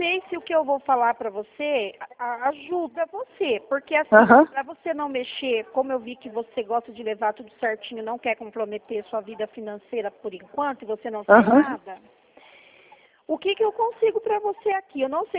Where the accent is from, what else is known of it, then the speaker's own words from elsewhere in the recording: Sorocaba, São Paulo, Brazil; aqui eu sou de Sorocaba